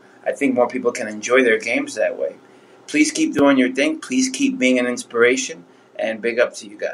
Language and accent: English; New York City, New York, United States; I'm from Washington Heights originally. I'm Dominican as well. Washington Heights in New York City, and I'm in my 40s, so I grew up with video gaming, I grew up with hip-hop